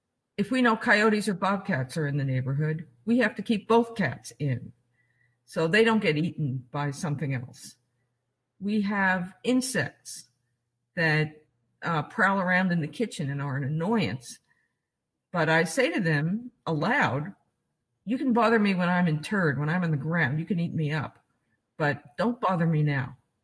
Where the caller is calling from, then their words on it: Portland, Oregon, United States; Portland, Oregon.